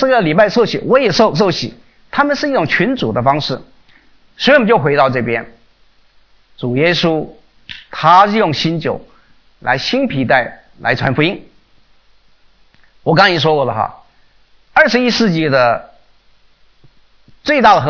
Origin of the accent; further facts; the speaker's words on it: China; 我们中国人呢，可以开始来恢复啊